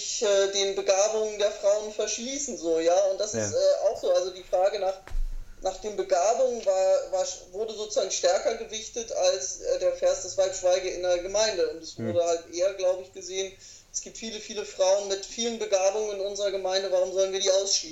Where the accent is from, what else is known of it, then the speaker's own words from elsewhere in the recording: Bremen, Germany; meine Gemeinde in Bremen, wo ich aufgewachsen bin